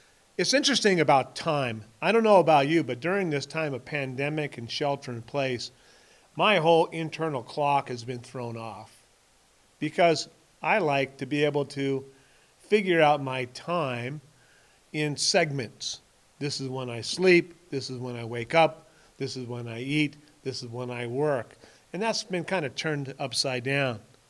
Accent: Bakersfield, California, United States; also born or lived in Ukiah; I was born in Ukiah. We moved to Bakersfield

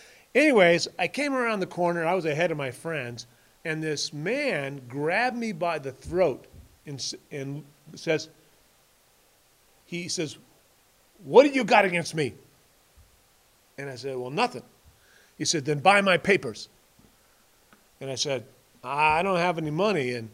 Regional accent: Bakersfield, California, United States; also born or lived in Ukiah; I was born in Ukiah. We moved to Bakersfield

